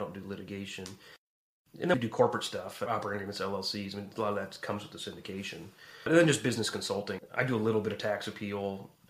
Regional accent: Quincy, Illinois, United States; near my hometown, Quincy, Illinois

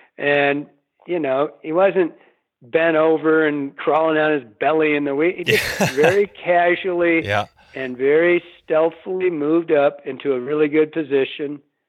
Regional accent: Michigan, United States; growing up in Michigan, we don't have these giant rivers, right?

